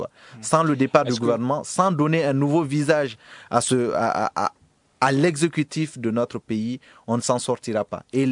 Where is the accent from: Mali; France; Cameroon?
Mali; en tant que Malien, de voir mon pays